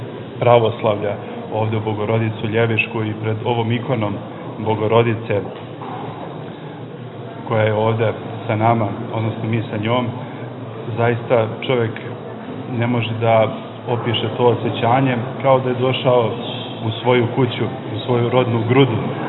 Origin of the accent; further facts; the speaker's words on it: Valjevo, Kolubara District, Serbia; also born or lived in Australia; dolazim iz Valjeva, služim u bolničkoj crkvi Svetih Besrebrenika Kozme i Damjana pri Valjevskoj bolnici.